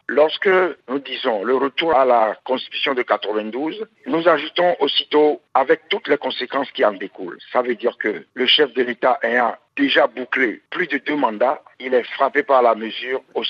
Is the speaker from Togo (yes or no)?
yes; Togo; Nous sommes des Togolais, nous voulons ressembler aux autres peuples.